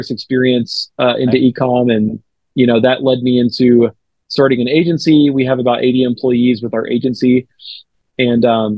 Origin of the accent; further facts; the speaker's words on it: Arkansas, United States; So, I mean, for me, like I'm from Arkansas. My wife's also from Arkansas, although we met through India.